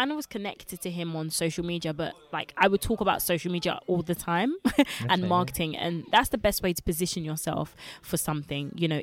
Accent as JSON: {"language": "English", "town": "Grenoble", "region": "Auvergne-Rhône-Alpes", "country": "France", "tie": "born there", "second_language": "English", "said": "I'm quite culturally diverse. So I was born in Grenoble, which is the south of France, and I've been there every single year. I came in, I was a couple months old, but I've been there every single year. My mum only speaks to me in Lingala. And I learned English in school."}